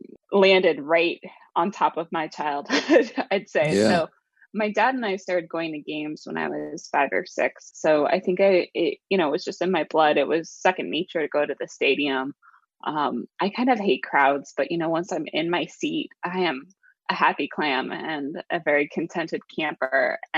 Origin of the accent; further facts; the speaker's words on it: Seattle, Washington, United States; So I grew up in Seattle. I'm the daughter of a New York Yankees fan. My dad was a transplant from New York out in the late 70s.